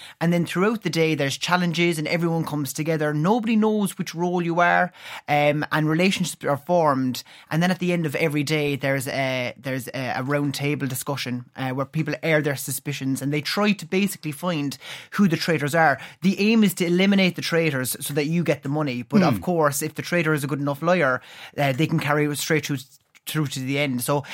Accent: Ireland; I think as Irish people, we kind of go out of our way to try and find a connection, don't we?

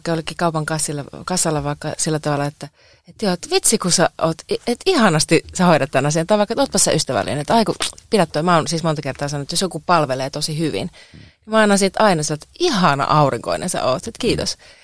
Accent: Kuopio, North Savo, Finland; kato kun mä oon Kuopiosta kotoisin, niin savolaisethan on tämmöisiä

